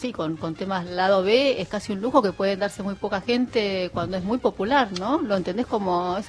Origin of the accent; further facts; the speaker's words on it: Huelva, Andalusia, Spain; De Huelva.